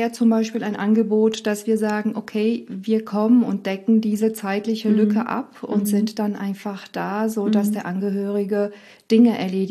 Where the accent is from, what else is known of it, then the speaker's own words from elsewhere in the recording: Romania; Ich bin in Rumänien aufgewachsen, wo nochmal anders damit umgegangen wird